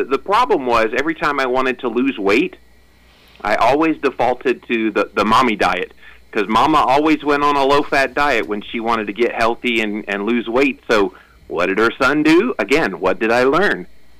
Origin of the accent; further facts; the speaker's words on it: Florida, United States; also born or lived in Tennessee; I was born in Tennessee, and my mom decides to divorce my dad when I was like 1 and a half and then moves to Florida.